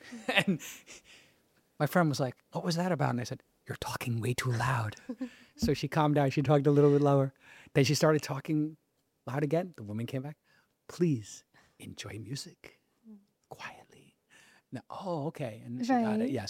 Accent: Brooklyn, New York, United States; I'm still practicing. I'm trying. I'm from Brooklyn. We talk very loud. So I've had to adjust.

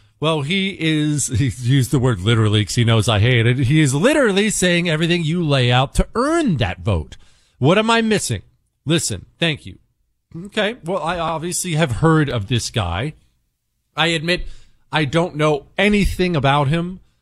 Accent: United States; it's a foreign name and I'm an American and I don't know how to say anything foreign.

